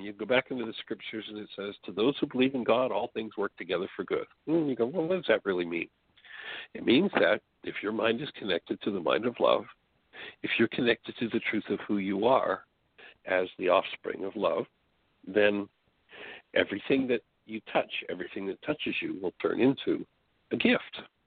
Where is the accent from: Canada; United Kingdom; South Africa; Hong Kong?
Canada; now in United States; being born and raised in Canada and moving here to the States